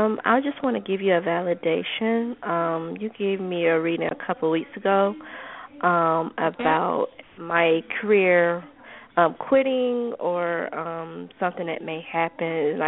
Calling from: Georgia, United States

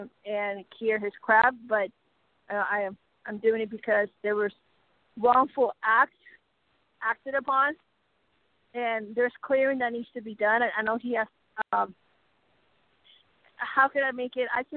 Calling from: Arizona, United States

